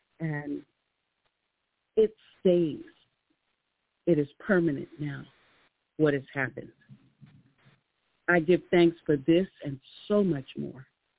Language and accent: English; Harlem, New York, United States; And I grew up in Harlem, New York, in one of those picturesque, scary-looking architectural magnificence buildings that contain tons of railroad apartments.